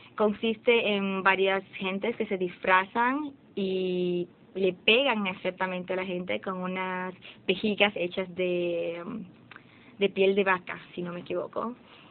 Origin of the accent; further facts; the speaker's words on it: La Vega, Dominican Republic; soy de la República Dominicana, exactamente de La Vega, que queda cerca de Santiago, en la región norte del país.